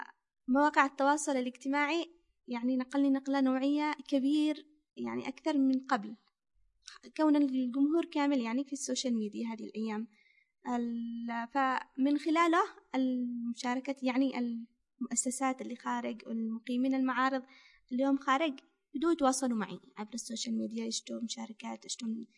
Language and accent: Arabic; Yemen; جيت من اليمن، الوحيد اللي جيت من اليمن،